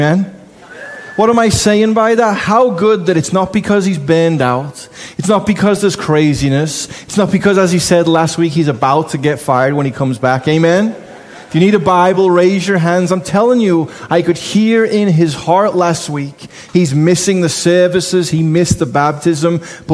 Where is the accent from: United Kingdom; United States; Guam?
United Kingdom; England; I'm the one speaking English. I'm from England. I don't have an accent.